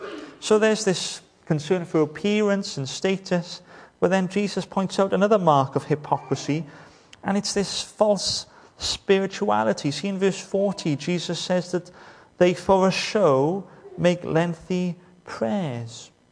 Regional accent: Wales, United Kingdom; And we're Welsh, or we're at least British.

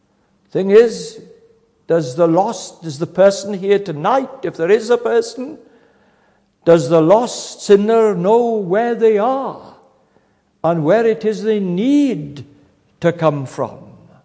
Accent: Wales, United Kingdom; And I'm a Welshman. I'm emotional. I jump up when Wales scores

